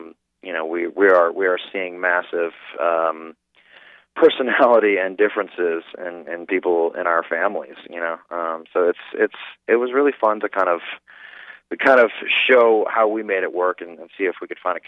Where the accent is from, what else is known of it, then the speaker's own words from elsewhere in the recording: New Orleans, Louisiana, United States; Well, you know, we grew up in the suburbs, and what was great about that is we were kind of free to roam